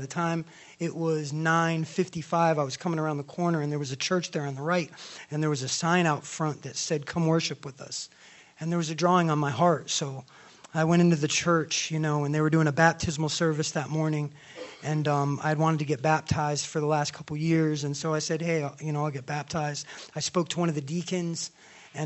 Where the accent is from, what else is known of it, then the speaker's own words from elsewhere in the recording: Hudson, Florida, United States; I'm 41 years old. I've been in the ministry for just over 3 months. I'm from Hudson, Florida, Port Richey, Florida